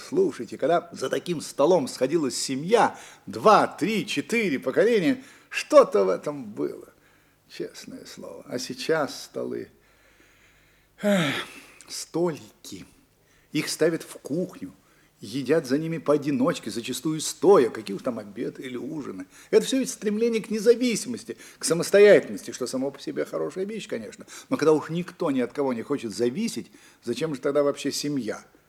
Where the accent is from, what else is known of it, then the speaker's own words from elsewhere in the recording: Moscow, Russia; как москвич, влюбленный в свой город. Других я, положим, и не знаю. Я вырастал в Москве. Немножко помню старую Москву. При мне Москва росла и молодела, и стала тем, что она есть сегодня, столицей мира.